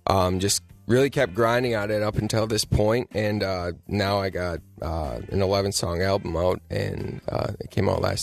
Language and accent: English; Fall Creek, Wisconsin, United States; Yeah, so I grew up in Fall Creek, Wisconsin. I went to high school there, and I graduated in 2015 and decided to forego college and just pursue this music dream that I had